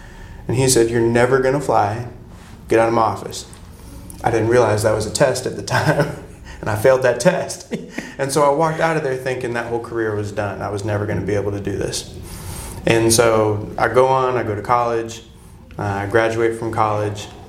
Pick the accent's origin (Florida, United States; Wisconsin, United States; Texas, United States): Florida, United States; Come on, man. We're from Florida.